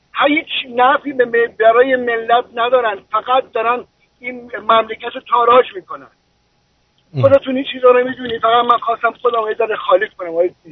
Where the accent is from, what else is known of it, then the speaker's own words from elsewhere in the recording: Iran; بالاخره اونجا تو کشور بزرگ شدم، زندگی کردم